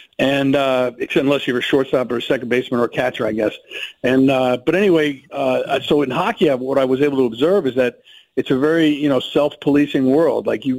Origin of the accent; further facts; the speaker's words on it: New York, United States; I'm from Long Island, which is where Kari Yastrzemski's from.